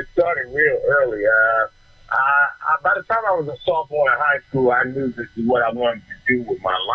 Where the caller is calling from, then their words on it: New York, United States; I'm calling from New York right now.